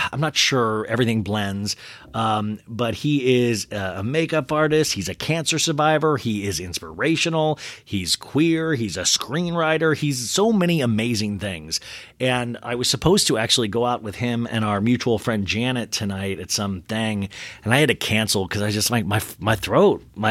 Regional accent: Midwest, United States; I'm from the Midwest, so I always say the last names always trip me up in my mind.

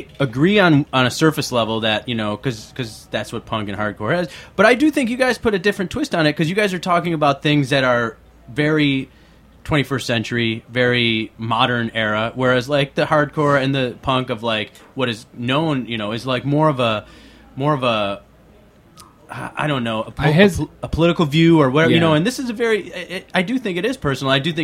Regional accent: Buffalo, New York, United States; I don't really have any good questions for that. That's where I'm from.

